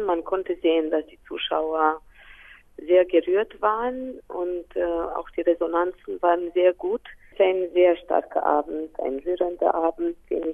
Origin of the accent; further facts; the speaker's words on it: Biertan, Sibiu County, Romania; also born or lived in Bucharest; Ich komme ja aus Hermannstadt, also ich habe meine Kindheit in Birtheln verbracht und dann habe ich in Hermannstadt studiert und dann später in Bukarest.